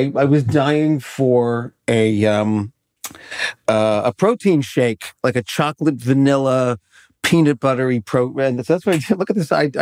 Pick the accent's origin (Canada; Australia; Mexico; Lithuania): Canada; now in United States; I'm as you know, I'm Canadian, so we didn't. Our Thanksgiving is a month earlier